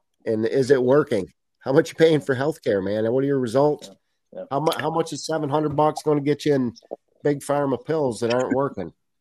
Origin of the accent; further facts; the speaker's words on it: New England, United States; accent: Yankee; It's bad enough with my Yankee accent as it is.